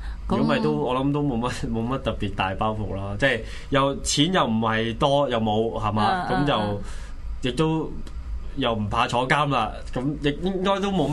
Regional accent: Hong Kong; also born or lived in China; 都係喺香港大啦，係啊，唔夠一歲即係。

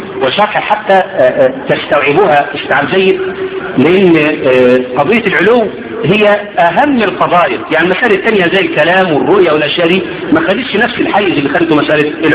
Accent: El Mahalla el Kubra, Gharbia, Egypt; ان انا اروح في بلدي المحله

